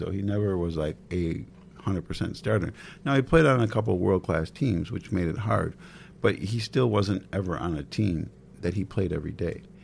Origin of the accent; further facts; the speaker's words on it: St. Paul, Minnesota, United States; I'm from St. Paul, so all my friends, I say, go in the beer garden right side.